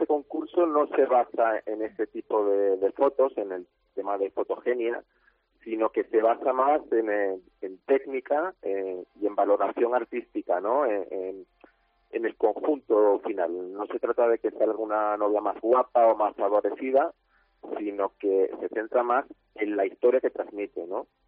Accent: Spain; Y entre ellos somos 3 españoles, los que estamos ahí esperando a la valoración final

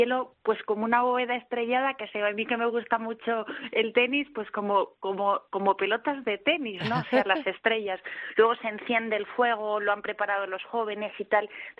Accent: Balearic Islands, Spain; Bueno, soy mallorquina, ¿eh?

